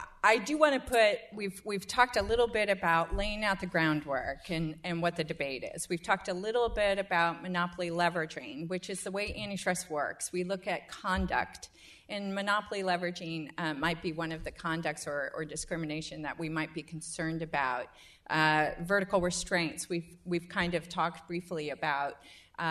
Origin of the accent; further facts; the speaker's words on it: United States; As an American working woman, I shudder